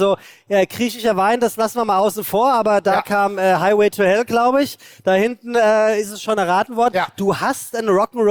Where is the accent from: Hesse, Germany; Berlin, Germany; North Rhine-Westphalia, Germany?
Hesse, Germany; Ich bin Hesse.